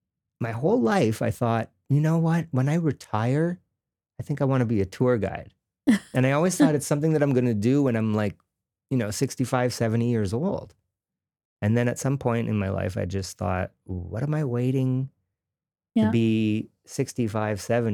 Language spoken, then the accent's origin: English; LaSalle, Quebec, Canada; I grew up in the city. I grew up, actually, if you want to get really technical, I grew up in LaSalle.